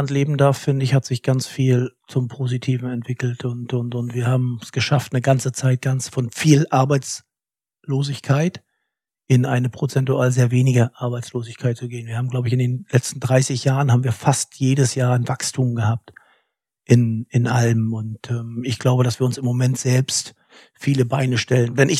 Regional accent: East Germany, Germany; ich bin in der DDR aufgewachsen und die Wende kam 89. Da war ich sehr jung.

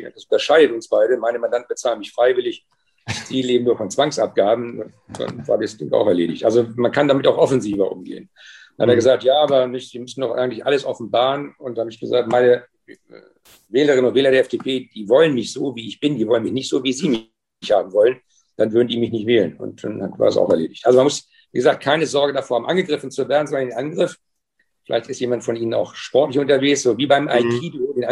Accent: Schleswig-Holstein, Germany; ich komme ja aus Schleswig-Holstein

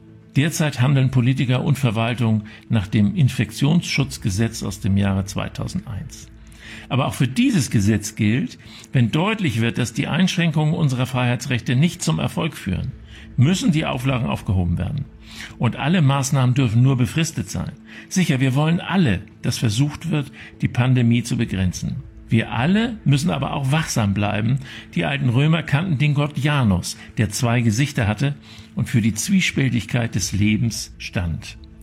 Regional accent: Berlin, Germany; Ob es jedoch zumutbar ist, dass ich als Berliner mein Ferienhaus in Mecklenburg-Vorpommern nicht anfahren und nutzen darf

